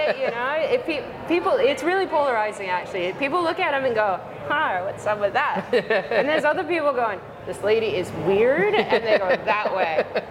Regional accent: New England, United States; I'm from New England, so yeah.

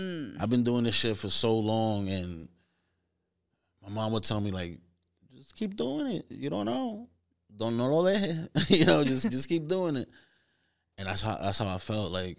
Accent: New York City, New York, United States; We were from the Bronx.

